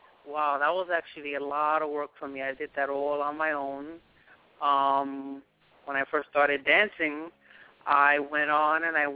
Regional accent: New York, United States; I know what it is to grow up in the inner city. I'm from Spanish Harlem, New York, which is pretty

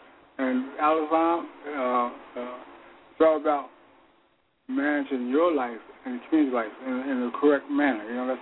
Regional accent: Philadelphia, Pennsylvania, United States; This is a social event of the year in Philadelphia. I've experienced it myself in my hometown.

